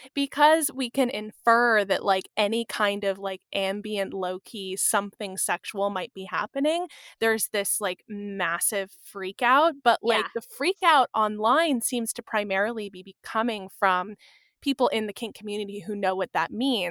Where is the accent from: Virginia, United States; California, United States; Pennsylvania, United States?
California, United States; I was recalling, I grew up outside of San Francisco.